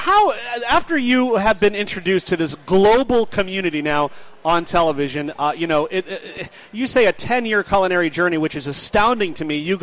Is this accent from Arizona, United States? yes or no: yes; Arizona, United States; So, Chef, I come from Arizona, and we love local ingredients.